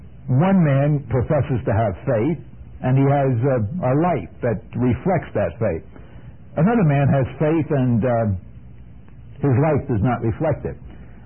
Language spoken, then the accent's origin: English; New York City, New York, United States; When I was growing up in New York City, I learned a great many historical facts.